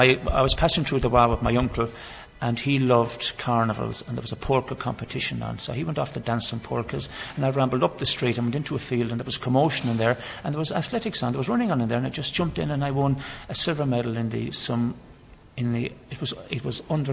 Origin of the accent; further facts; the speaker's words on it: Brosna, County Kerry, Ireland; born there; Well, I was born in Brosna.